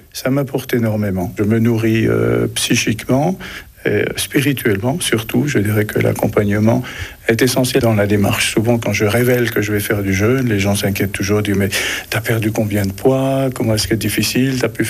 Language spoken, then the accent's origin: French; Montsevelier, Jura, Switzerland; j'ai 64 ans et je viens de Montsevelier.